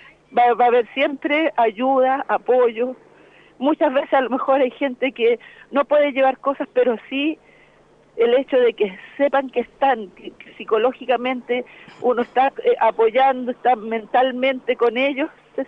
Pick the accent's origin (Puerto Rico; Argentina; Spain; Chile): Chile; Valparaíso; Somos porteños, somos playanchinos